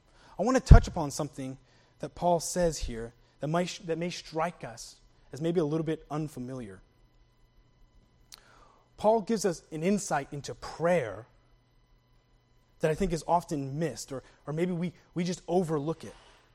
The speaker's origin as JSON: {"language": "English", "region": "New England", "country": "United States", "said": "Now, I'm a Yankee from New England, and that's how I would say it, right? I would say, \"you all.\""}